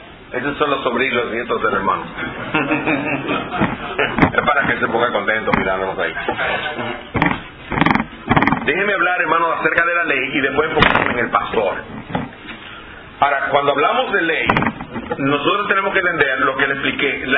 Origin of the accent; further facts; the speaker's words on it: Puerto Rico; En mi país es ley, en Puerto Rico es ley.